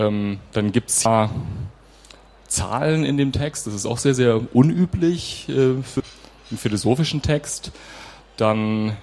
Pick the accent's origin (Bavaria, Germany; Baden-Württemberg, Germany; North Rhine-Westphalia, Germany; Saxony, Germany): Bavaria, Germany; Munich; ich komme aus München.